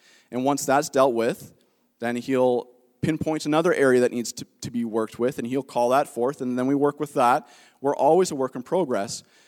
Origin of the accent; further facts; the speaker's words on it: Meaford, Ontario, Canada; When I was younger, I grew up in Meaford, and we lived near the high school, if you guys know Meaford at all, and down at the end of the road is Georgian Bay.